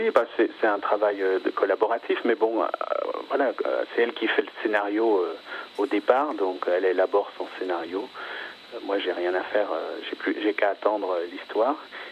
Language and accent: French; Paris, Île-de-France, France; Je suis né ici, non, moi je suis un Parisien.